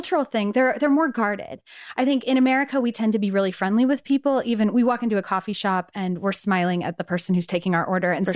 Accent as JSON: {"language": "English", "region": "California", "country": "United States", "tie": "born or raised there", "also_born_or_lived": "New York / Boston / Los Angeles", "said": "I never in my wildest dreams imagined I would end up in Texas. I grew up in California. So, and lived in New York and lived in Boston and LA."}